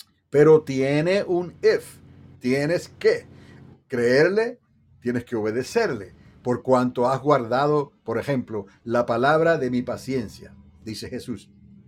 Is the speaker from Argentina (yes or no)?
no; Utuado, Puerto Rico; no en Utuado, Puerto Rico, de donde soy oriundo.